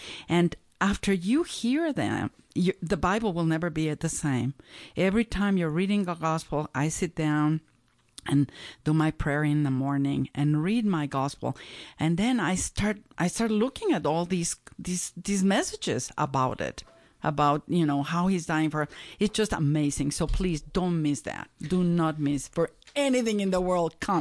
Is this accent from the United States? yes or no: no; Mexico; I'm always vigilant for my Spanish brothers and sisters because I'm from Mexico, right?